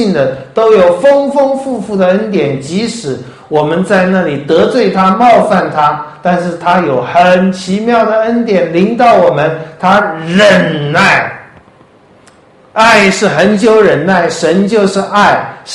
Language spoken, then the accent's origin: Chinese; China; 各位，我们中国人是不吃的日子必定死，我们都要吃嘛，民以食为天嘛。